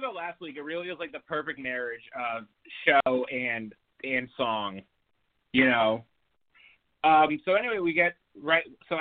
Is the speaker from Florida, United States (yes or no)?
yes; Coral Springs, Florida, United States; I grew up in Coral Springs, Florida. We had two dollar theaters there.